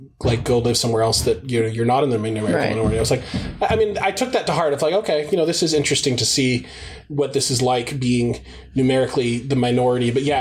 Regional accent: Houston, Texas, United States; growing up in Houston, it was like, yeah, it's the South, but it's like super cosmopolitan because it's an oil city.

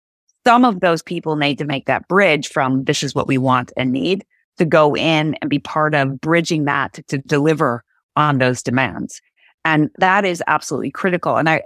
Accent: Pacific Northwest, United States; I grew up in the Pacific Northwest. For those of you who know it, it is gorgeous.

